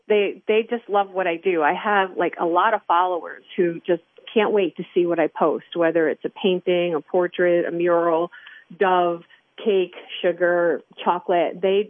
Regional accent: Liberty, New York, United States; Well, locally, I grew up in Liberty, New York. My father went to Liberty, and his sister, all my siblings went to Liberty. So I'm a Liberty girl, Sullivan County girl.

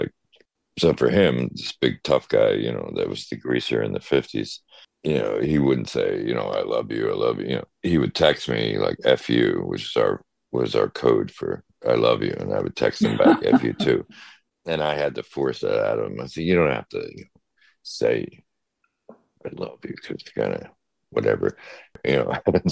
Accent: New Jersey, United States; You know, I remember going to 3 or 4 different big agents and growing up in Jersey

